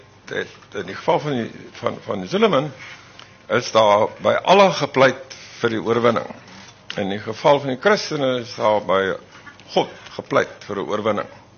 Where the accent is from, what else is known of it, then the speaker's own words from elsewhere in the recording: Laingsburg, Western Cape, South Africa; Ek kom van Lynsburg, van Middelplaas, en daar was 12 kinders in matriek, en ek was die ouer broer, daar was 3 meisies, en ek was die ouer broer.